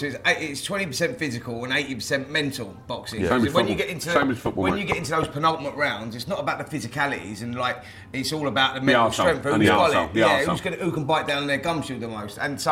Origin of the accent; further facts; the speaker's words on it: Barnet, London, United Kingdom; It was a local derby. I was from Barnet, he was from Harrow, so we always had that rivalry.